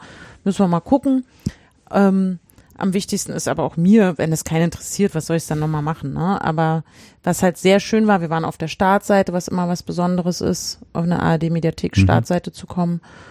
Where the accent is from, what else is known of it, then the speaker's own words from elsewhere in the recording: Chemnitz, Saxony, Germany; hey, ich komme aus Chemnitz, ne?